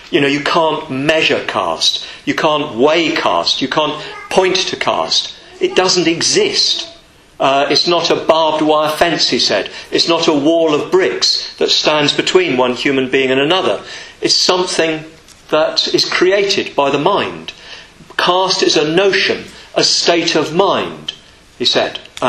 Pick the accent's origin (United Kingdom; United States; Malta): United Kingdom; England; I always say in India, you know, here I am, I'm an Englishman, I've never suffered from disadvantage